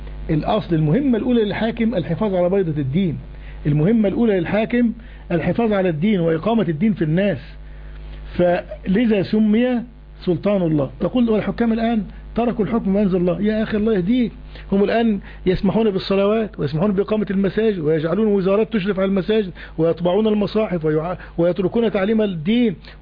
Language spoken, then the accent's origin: Arabic; Egypt; فلما أنت الآن في بلادنا مصر